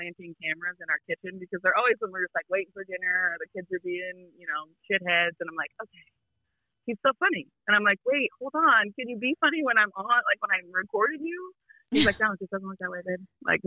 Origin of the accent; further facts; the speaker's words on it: Montana, United States; And coming from, like, I came from Montana where it was the same thing. It was like, you want to go to the other town, it's 2 or 3 hours to get to the next town.